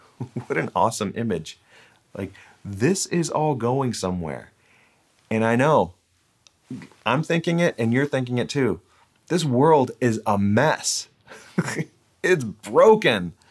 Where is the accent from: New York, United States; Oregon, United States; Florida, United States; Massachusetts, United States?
Florida, United States; they went to the next team to play Florida, I'm from Florida.